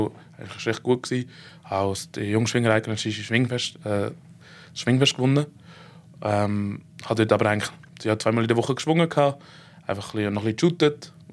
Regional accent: Aargau, Switzerland; Also ich bin ja im Aargau aufgewachsen. Ja. Ich wohne gerade am Aarau.

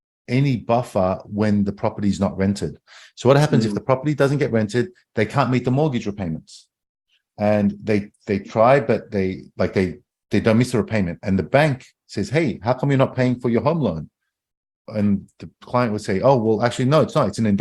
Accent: Australia; I'm Australian.

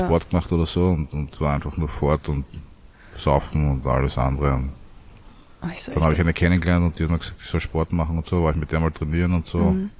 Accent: Vienna, Austria; Also, geboren in Wien.

